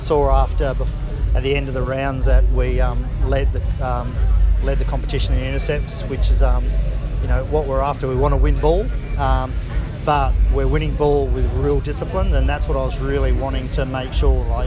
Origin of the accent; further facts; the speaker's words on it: Australia; I feel like I don't want, as an Australian, I don't want to come in and make them Australian.